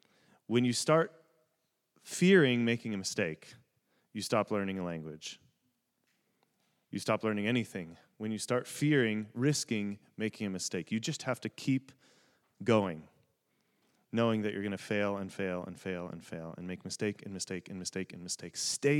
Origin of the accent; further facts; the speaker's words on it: United States; I just say American because I'm an American, right?